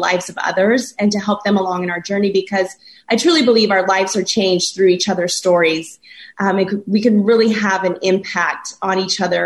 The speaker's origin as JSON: {"language": "English", "region": "Washington", "country": "United States", "tie": "born or raised there", "said": "You know, I'm actually a small town farm girl born and raised in Washington State"}